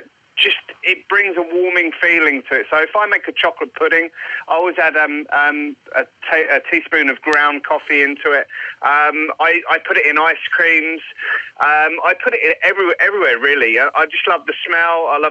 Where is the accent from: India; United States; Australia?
Australia; Melbourne, Victoria; Oh, you know, I'm from Melbourne.